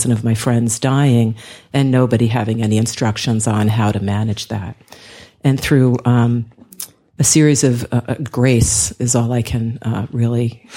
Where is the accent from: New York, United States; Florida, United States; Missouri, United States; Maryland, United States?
New York, United States; I'm from New York, and we just don't talk about living in our heart